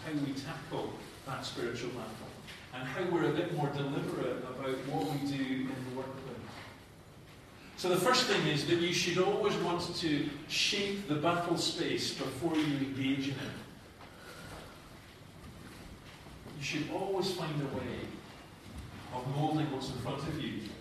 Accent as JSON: {"language": "English", "region": "Scotland", "country": "United Kingdom", "said": "I'm Scottish and Presbyterian"}